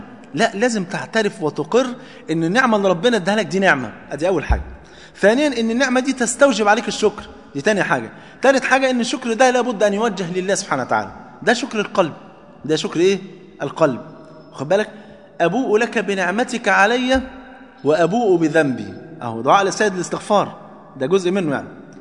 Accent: Egypt; كان زمان عندنا في مصر

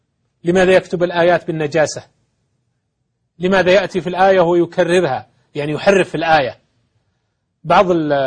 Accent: Saudi Arabia; والحمد لله هذه من خصائص الجميلة في بلادنا المملكة العربية السعودية بحمد الله

